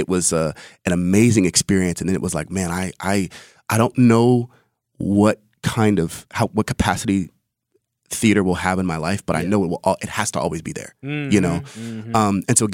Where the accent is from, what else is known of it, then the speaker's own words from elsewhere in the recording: Hampton, Virginia, United States; also born or lived in New York; I was born in New York, raised in Virginia. So anybody ask me where I'm from, I say Virginia